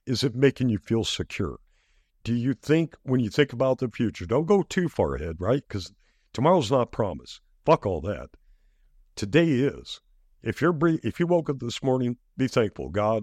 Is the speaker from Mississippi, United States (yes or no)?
yes; Biloxi, Mississippi, United States; There were people I grew up with in Biloxi, Mississippi.